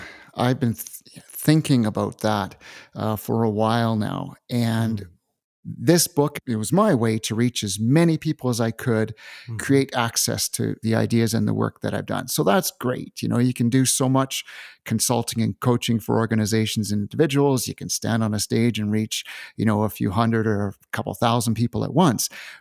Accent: Canada; after I was returned back to Canada, I'm from Canada, and I was living in Western Canada

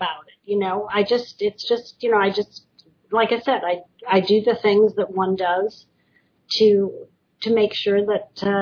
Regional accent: Detroit, Michigan, United States; No, actually, you know, I grew up in Detroit, so I actually am on the other side.

